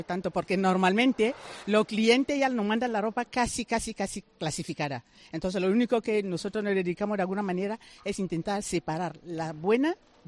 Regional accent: Andalusia, Spain; also born or lived in Douala, Cameroon; Nací pero... en África, pero soy andaluza.

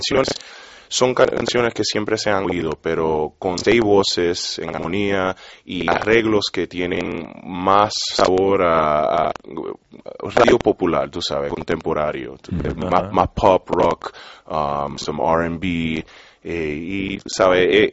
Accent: United States; born there; Bueno, mis padres son de Puerto Rico y yo nací en los Estados Unidos, pero mis padres eran bien inteligentes y me enseñaron a hablar español.

